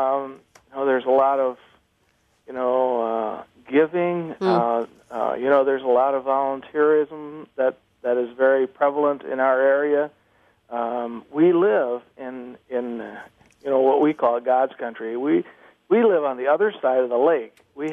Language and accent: English; Holland, Michigan, United States; I grew up in Holland